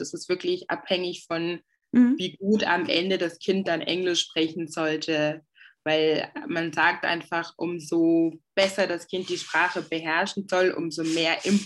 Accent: Togo; first language Ewe; German is a second language; meine Erstsprache ist Ewe, also eine der Landessprachen aus Togo und Französisch.

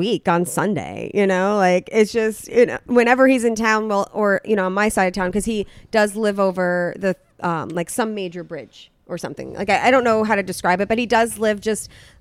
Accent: Bay Shore, New York, United States; I'm from New York. I'm from Bayshore. It's like the suburbs.

